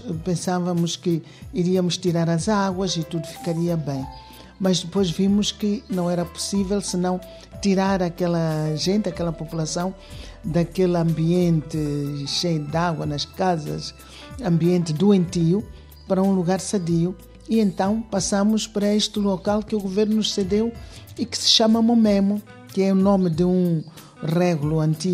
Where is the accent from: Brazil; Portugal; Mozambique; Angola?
Mozambique; Maxixe, Inhambane; Eu sou natural de Moçambique, da província de Inhambane, distrito da Machiche, localidade de Mabil.